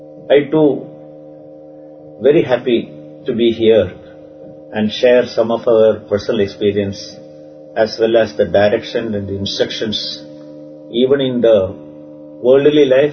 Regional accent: Kozhikode, Kerala, India; basically, we are from Kerala, Calicut.

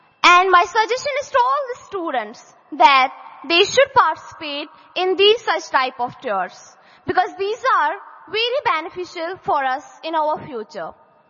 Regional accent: Jammu and Kashmir, India; We are from Kashmir Valley, which is known as Paradise on Earth.

